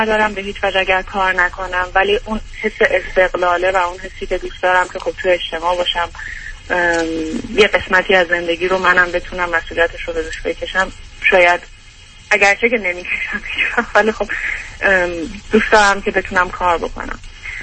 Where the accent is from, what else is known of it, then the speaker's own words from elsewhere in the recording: Iran; now in United States; از ایران اومدم.